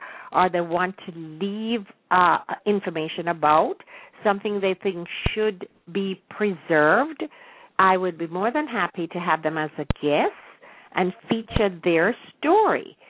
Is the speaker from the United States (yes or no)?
no; Jamaica; moved away; all of us that were born and raised in Jamaica, even though we may not plan to go back to live, we always want to go visit